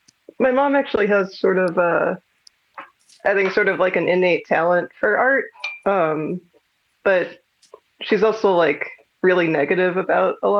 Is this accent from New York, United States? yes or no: yes; Huntington, New York, United States; I was from Huntington, which is like right in the middle of it, basically. So I was kind of like in the suburbs